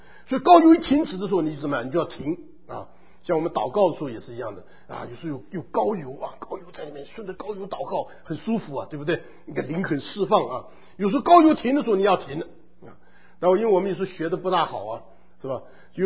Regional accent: China; 我们中国人不是有一句话说吗？一言既出啊，驷马难追

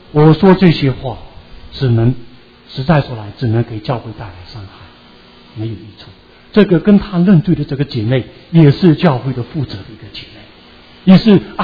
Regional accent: Fuzhou, Fujian, China; 在我们家乡有一个特别的聚会，有一个年长的姐妹，主的仆人，她从福清来到我们福州

